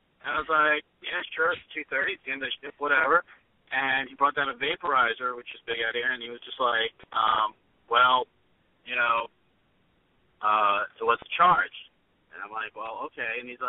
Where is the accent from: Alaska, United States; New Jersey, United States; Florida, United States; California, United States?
New Jersey, United States; born there; Well, actually, I mean, I was born in New Jersey, which, you know, may have created